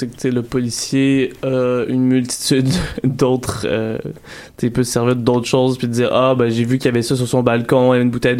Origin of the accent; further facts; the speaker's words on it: Quebec City, Quebec, Canada; Je suis un homme blanc, je viens de Québec, en plus